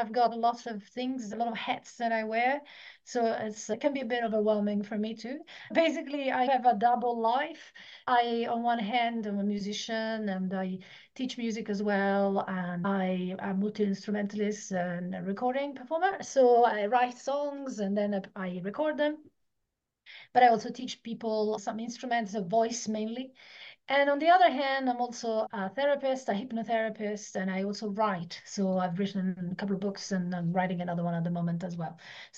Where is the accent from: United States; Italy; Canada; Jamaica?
Italy; moved away as an adult; So I'm Italian. So until I was 18, I lived in Italy. And my family was into classical music and opera.